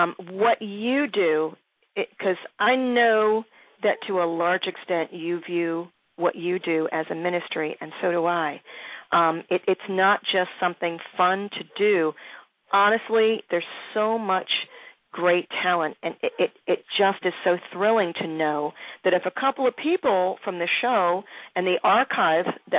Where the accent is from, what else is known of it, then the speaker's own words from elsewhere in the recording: Philadelphia, Pennsylvania, United States; now in Baltimore, United States; Gosh, Detroit is so much like Philly. That's my hometown, and I'm living in Baltimore now.